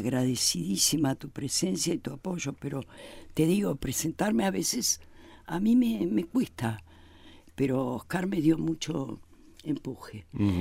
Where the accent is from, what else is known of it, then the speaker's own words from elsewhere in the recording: Buenos Aires, Argentina; somos porteños los dos.